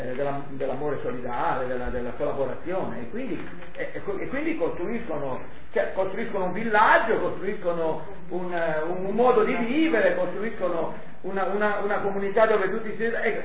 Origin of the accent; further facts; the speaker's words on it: Liguria, Italy; Qui mi viene la nostalgia del mio passato alpinistico da buon ligure